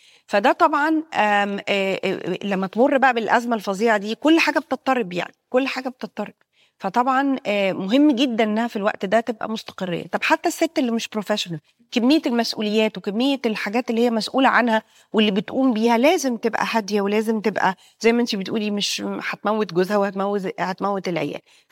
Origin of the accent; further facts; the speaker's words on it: Egypt; ده وصل عندنا في مصر ان احنا كاطباء